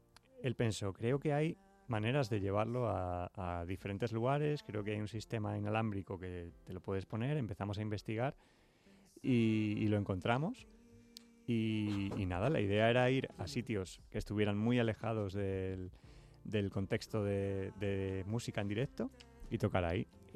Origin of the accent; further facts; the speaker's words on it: Aranjuez, Community of Madrid, Spain; Nací en Aranjuez y ahí me voy a quedar.